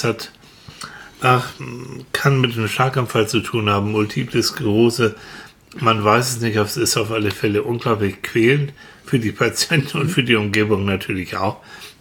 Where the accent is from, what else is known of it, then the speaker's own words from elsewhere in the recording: Northern Germany, Germany; als Norddeutscher